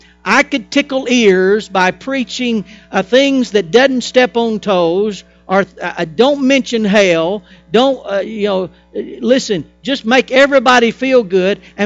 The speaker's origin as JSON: {"language": "English", "town": "Prattville", "region": "Alabama", "country": "United States", "also_born_or_lived": "Wetumpka, United States", "said": "I'm a Prattville boy, although I was born in Wetumpka, Alabama. I'm from Prattville, and I love this place, but I didn't want to come back"}